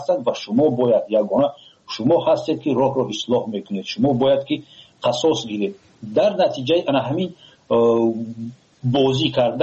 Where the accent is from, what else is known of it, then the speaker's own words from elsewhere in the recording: Tajikistan; فخر کنند تاجیکان که ما تاجیک هستیم